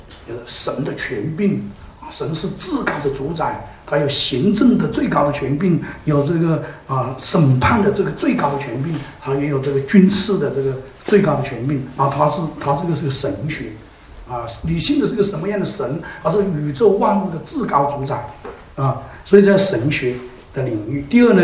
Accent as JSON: {"language": "Chinese", "country": "China"}